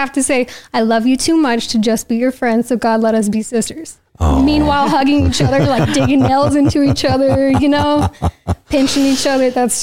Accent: Roy, United States; I grew up in pretty much Roy most of my life.

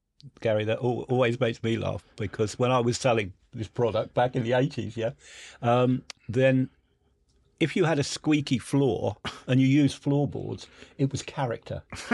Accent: East of England, United Kingdom; I come from Norfolk, you know, we're well educated, you know.

